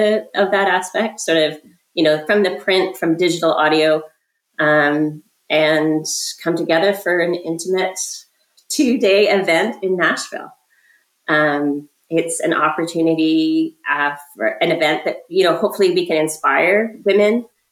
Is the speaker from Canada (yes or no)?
yes; Canada; Again, being Canadian, our membership is predominantly American from the United States